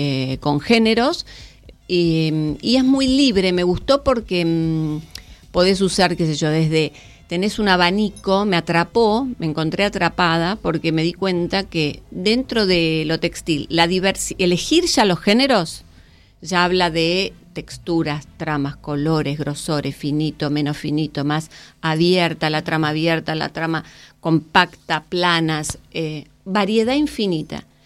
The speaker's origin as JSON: {"language": "Spanish", "region": "Buenos Aires", "country": "Argentina", "tie": "born there", "lives_now": "Tigre, Argentina", "said": "Nací en Buenos Aires, pero bueno, el amor me llevó para Tigre. Y ahí estoy."}